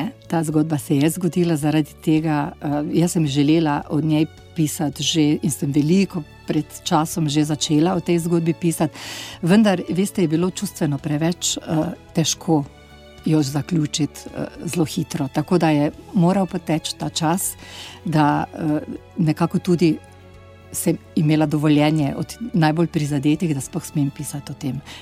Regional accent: Maribor, Drava, Slovenia; Najprej v Vzhodnem stolpu, na katerega smo Mariborčani zelo ponosni

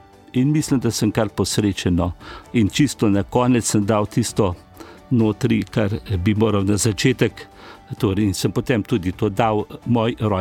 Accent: Nasovče, Upper Carniola, Slovenia; born there; od mojega rojstva, torej od doma, kjer sem rojen v Nasovčah številka 10

